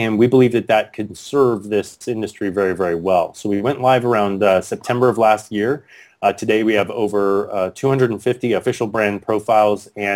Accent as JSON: {"language": "English", "region": "California", "country": "United States", "tie": "born or raised there", "said": "I was born and raised, I was raised in the Silicon Valley. So grew up seeing the startup ecosystem develop"}